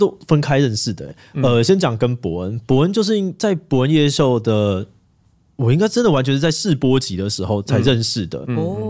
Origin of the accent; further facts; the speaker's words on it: Hsinchu, Taiwan; 我们都是新竹人嘛